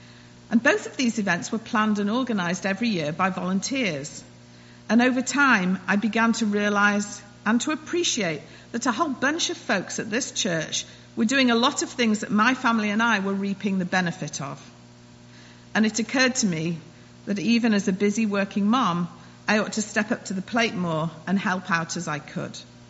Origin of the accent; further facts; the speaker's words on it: England, United Kingdom; now in Stowe, United States; In England, I was brought up in the Congregational Church